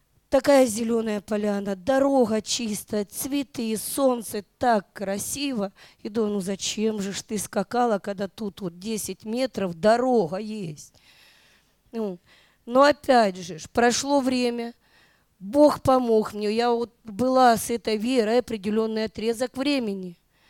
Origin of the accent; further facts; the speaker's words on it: Luhansk, Luhansk Oblast, Ukraine; now in Sant Feliu, Spain; я из Луганска, из Ласкала, теперь живу в Сан-Филиу.